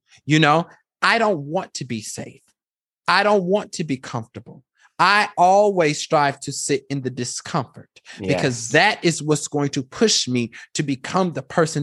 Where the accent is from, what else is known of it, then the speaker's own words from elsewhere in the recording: Kansas, United States; when I think about growing up in Kansas, I think that's why people stay in Kansas, is because it's very comfortable.